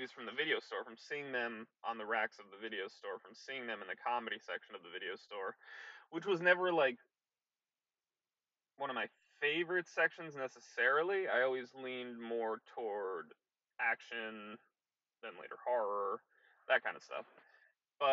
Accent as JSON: {"language": "English", "region": "Connecticut", "country": "United States", "tie": "born or raised there", "said": "growing up in Connecticut, obsessively going to my local video store"}